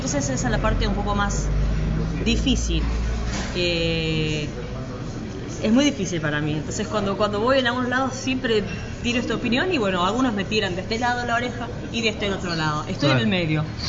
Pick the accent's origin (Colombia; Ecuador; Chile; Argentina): Argentina; La Rioja; Vengo de La Rioja. Nosotros mamamos de chiquito las tradiciones, amamos.